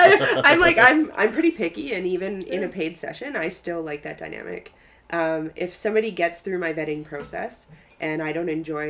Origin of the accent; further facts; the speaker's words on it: Bible Belt, United States; I grew up in the Bible Belt.